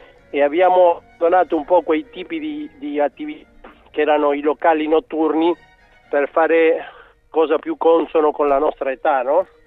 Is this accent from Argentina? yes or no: yes; Argentina; now in Italy